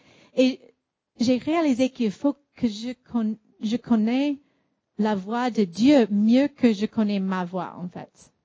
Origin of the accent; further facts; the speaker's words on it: Chicago, Illinois, United States; Moi, quand j'étais jeune, j'étais aux États-Unis, j'étais à Chicago